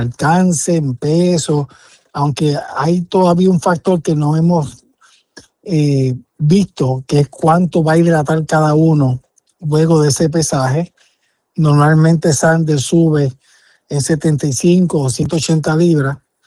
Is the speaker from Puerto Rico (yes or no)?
yes; Puerto Rico; el favoritismo que uno puede sentir como puertorriqueño